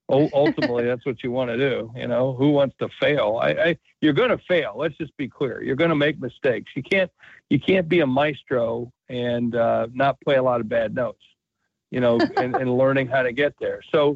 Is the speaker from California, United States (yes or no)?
no; South Dakota, United States; You know, I'm a guy from South Dakota. That's how I got started. I'm from South Dakota